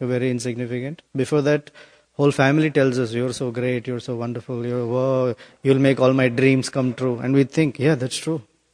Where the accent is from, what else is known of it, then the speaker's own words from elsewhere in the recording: India; See, I'm from India.